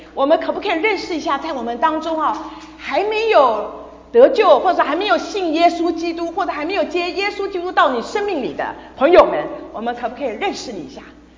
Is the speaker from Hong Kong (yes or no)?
no; Taiwan; 我从台湾，我在台湾出生长大的，我们的巷子从街头走到街尾就是住家而已哦。